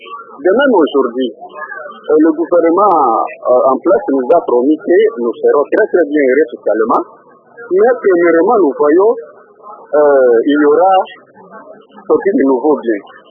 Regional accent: Bandundu, Mai-Ndombe, DR Congo; moi je suis de Bandundu. Chez nous à Bandundu, le billet de 20 francs était en circulation.

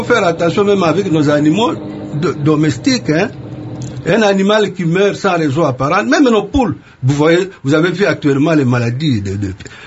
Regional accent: DR Congo; chez nous en République démocratique du Congo

